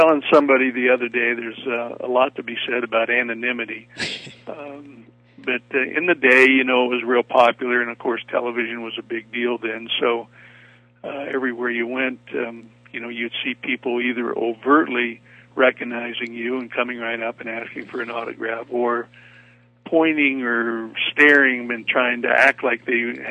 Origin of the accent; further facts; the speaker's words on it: Wyoming, United States; No, I grew up in Wyoming, and you know, boys that grow up in Wyoming don't want to be actors.